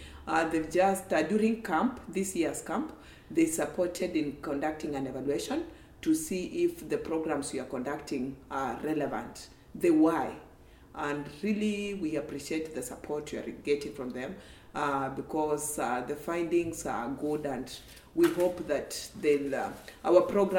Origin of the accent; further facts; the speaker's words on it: Kenya; So I grew up in the rural part of Kenya. In Kenya, Nairobi is the capital city for Kenya